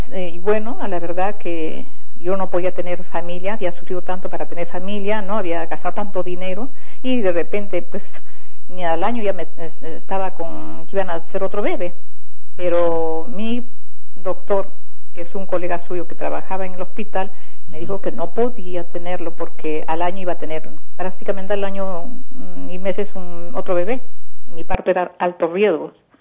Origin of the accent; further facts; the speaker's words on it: Arequipa, Peru; el gobierno regional de Arequipa, porque soy arequipeña